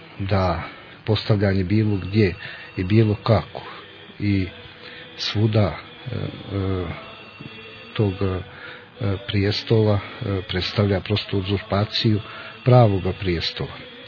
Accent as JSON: {"language": "Serbian", "country": "Montenegro"}